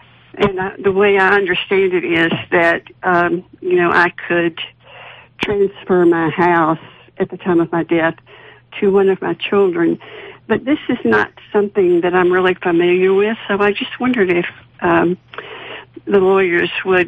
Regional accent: Georgia, United States; now in New Mexico, United States; I'm originally from Georgia, and when I came to New Mexico, I had my will redone by an attorney here in New Mexico

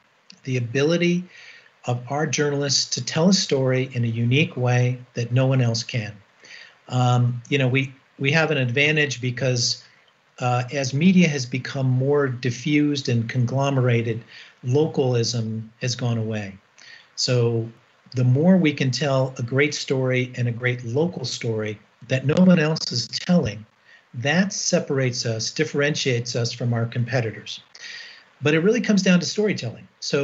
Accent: Batavia, Illinois, United States; also born or lived in New York / Wisconsin; I grew up on the East Coast, and then I was born in New York State, right outside New York City. And as I said, we moved to Milwaukee, and then I finished up my high school days right outside Chicago in Batavia, Illinois, right near Aurora, Illinois

